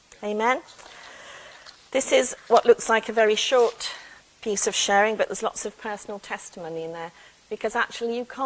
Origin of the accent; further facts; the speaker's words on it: Birmingham, West Midlands, United Kingdom; also born or lived in Cardiff; I'm from a big city. I'm from Birmingham. I've lived in Cardiff. Love Cardiff. So love Cardiff. Tony, every time we go there, I say, oh, I so love this city. Because actually that's where we became Christians. So spiritually we're Welsh and we're twins.